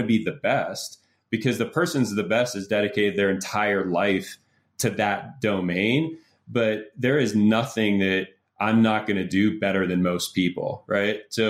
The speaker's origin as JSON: {"language": "English", "town": "Pittsburgh", "region": "Pennsylvania", "country": "United States", "tie": "born or raised there", "said": "I grew up in Pittsburgh."}